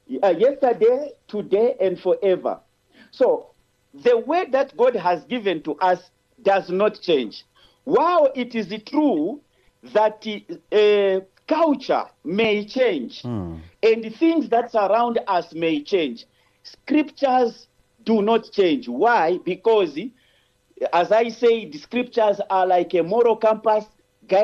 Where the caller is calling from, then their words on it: Lusaka, Lusaka Province, Zambia; I'm speaking from Lusaka.